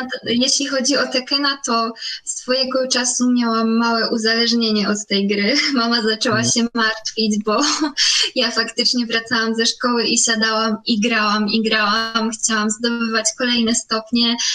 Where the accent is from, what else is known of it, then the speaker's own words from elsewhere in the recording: Augustów, Podlaskie Voivodeship, Poland; U nas w Augustowie było jedynie karate